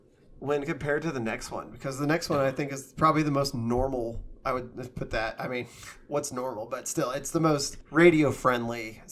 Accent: United Kingdom; I'm British.

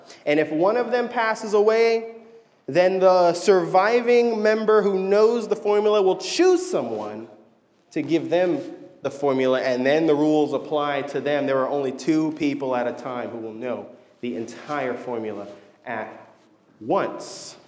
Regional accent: Orlando, Florida, United States; but I grew up in this state, right? I grew up in Orlando, and we don't necessarily have a beach, but it's easy to get to one.

